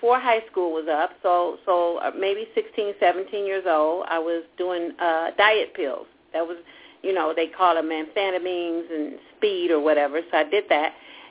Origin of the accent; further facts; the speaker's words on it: Gary, Indiana, United States; if you could help me leave and go back to my hometown in Gary, Indiana